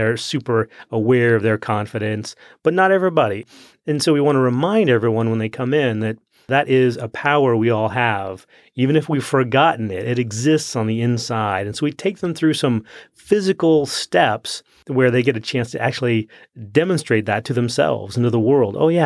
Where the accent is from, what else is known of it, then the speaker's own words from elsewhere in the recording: Washington, United States; now in Dayton, United States; Well, I'm actually from Washington State, so Johanna and I met here in Dayton